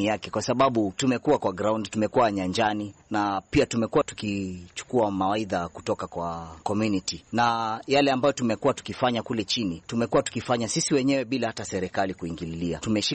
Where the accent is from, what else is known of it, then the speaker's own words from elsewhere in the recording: Coast, Kenya; kiongozi wa vijana, natokea pwani ya Kenya.